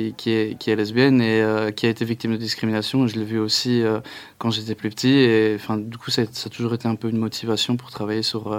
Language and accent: French; Belgium; ou aussi chez nous, en Flandre principalement, sachant qu'en Wallonie